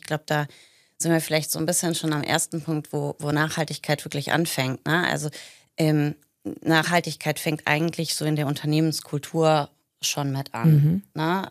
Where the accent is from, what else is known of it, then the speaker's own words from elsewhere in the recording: Hilden, North Rhine-Westphalia, Germany; now in Milan, Italy; Ich komme eigentlich aus Hilden, habe jetzt aber lange Zeit in Mailand gelebt oder lebe seit circa 7 Jahren in Mailand.